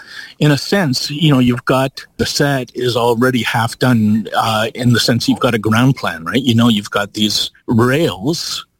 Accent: Canada; hey, your dog is called Margaret Atwood. We're from Canada.

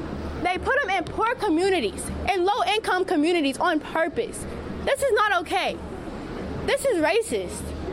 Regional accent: Louisiana, United States; I'm traveling here from Southwest Louisiana. I have to come all the way out here just to fight for clean air in my communities.

